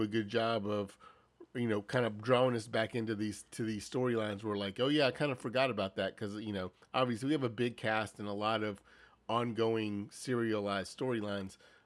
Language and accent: English; the South, United States; Well, yes, I'm from the South.